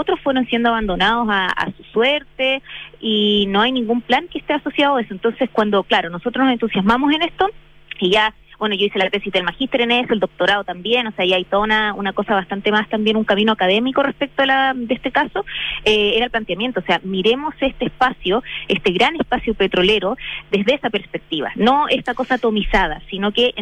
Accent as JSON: {"language": "Spanish", "town": "Santiago", "region": "Santiago Metropolitan Region", "country": "Chile", "said": "Pero en general nosotros somos santiaguinos, el equipo es santiaguino"}